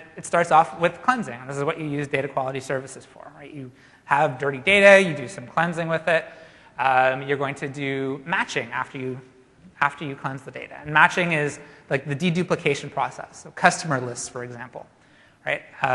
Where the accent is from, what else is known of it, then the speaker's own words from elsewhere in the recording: Canada; again, in my defense, I am Canadian. I don't know much about the U.S. states or whatever.